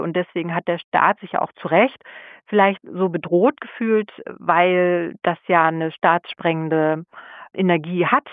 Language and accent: German; West Germany, Germany; weil ich bin ja Wessi, in den 80ern war ich auch viel zu klein.